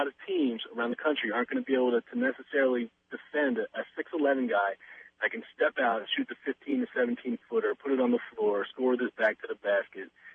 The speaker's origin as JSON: {"language": "English", "region": "Pennsylvania", "country": "United States", "tie": "born or raised there", "said": "I grew up in the Philadelphia area, as did Pat Chambers."}